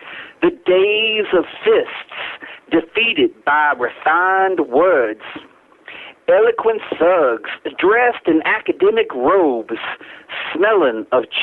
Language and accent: English; the South, United States; accent: Southern; So please excuse the Southern accent, my own Southern accent.